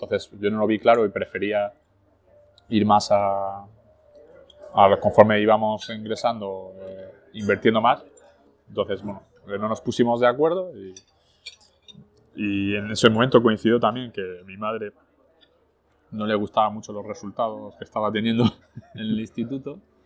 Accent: Arras, Hauts-de-France, France; born there; first language French; Spanish is a second language; mi primer idioma que aprendí fue el francés. Nací en el 84, como te digo, en Arras, que está a una hora de París, al norte. De hecho, toda mi familia por parte de padres son del norte, completamente del norte de Francia

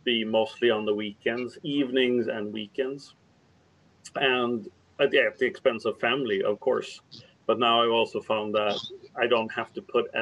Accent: United States; now in Sweden; I live and work in Sweden, but I'm American.

